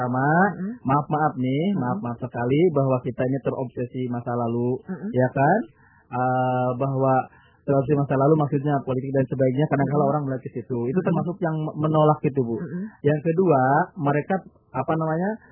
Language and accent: Indonesian; Subang, West Java, Indonesia; Maaf, di kampung saya, kampungnya ini.